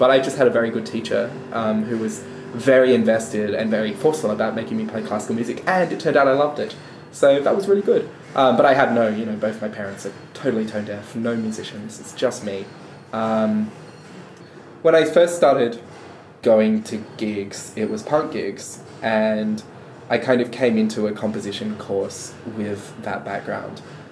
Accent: Adelaide, South Australia, Australia; I grew up in Adelaide's outer northern suburbs, which for those of you from interstate is not a nice part of Adelaide.

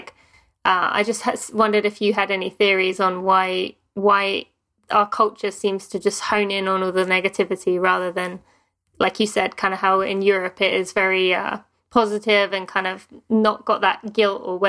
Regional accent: England, United Kingdom; now in United States; I'm obviously from England, but I do live in the US.

